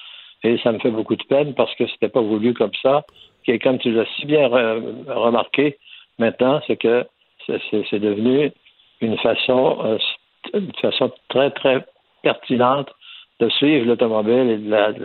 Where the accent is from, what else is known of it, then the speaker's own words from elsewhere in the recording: Lévis, Quebec, Canada; alors que j'avais à peu près 15-16 ans et je travaillais à la maison chez nous à Lévis.